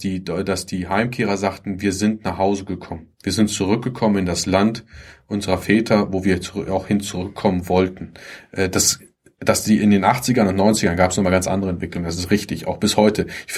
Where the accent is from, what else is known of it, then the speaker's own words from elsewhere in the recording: Germany; Ich bin zwar in Deutschland geboren, aufgewachsen, aber ich weiß auch, meine familiärerseits, gerade mütterlicherseits, es waren mit die ersten Heimkehrer nach Deutschland.